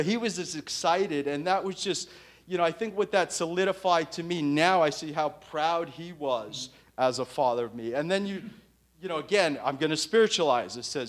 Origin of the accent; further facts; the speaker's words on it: New York City, New York, United States; I was raised in New York City.